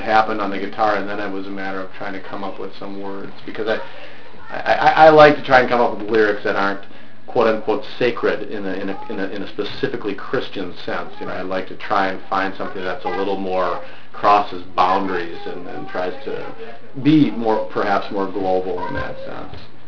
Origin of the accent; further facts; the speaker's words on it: St. Paul, Minnesota, United States; now in Stillwater, United States; No, but I'm originally from St. Paul, the Twin Cities, and now live in Stillwater, about a half an hour east of the metro.